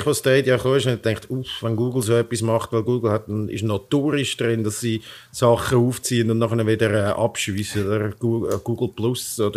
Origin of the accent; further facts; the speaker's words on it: Switzerland; Wir als Schweizer kennen das ja genug gut mit Lobbyisten